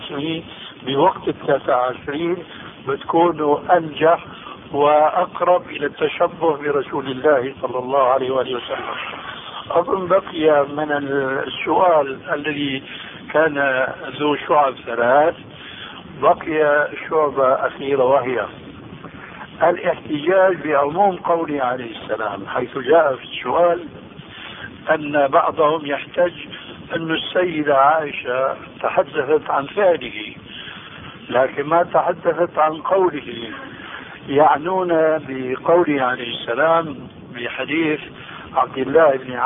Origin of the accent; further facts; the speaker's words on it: Syria; عندنا في الشام يسمى المقدمة بالتذكير